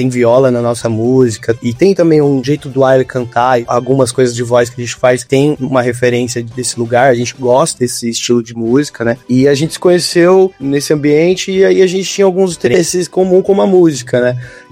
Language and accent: Portuguese; Mogi das Cruzes, São Paulo, Brazil; Eu sou natural de Mogi das Cruzes. E aí lá, desde moleque, assim, participando de projetos musicais, compondo